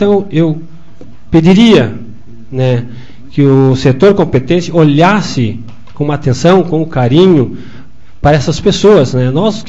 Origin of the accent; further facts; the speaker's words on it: Várzea do Agudo, Brazil; Várzea do Agudo é minha terra natal, né?